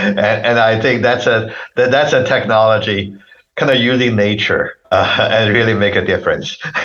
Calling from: Milpitas, California, United States; I'm in California, Milpitas, California.

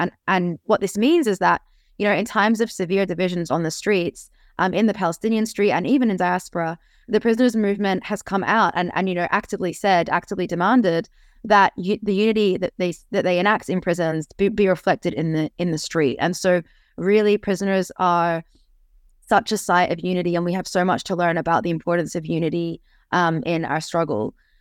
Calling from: United Kingdom; You know, I'm talking here from Britain, and, you know, in the Irish liberation struggle

